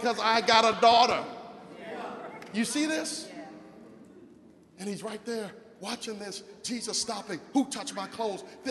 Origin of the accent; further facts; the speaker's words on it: New York, United States; Oh God, y'all pardon me, but I'm from New York.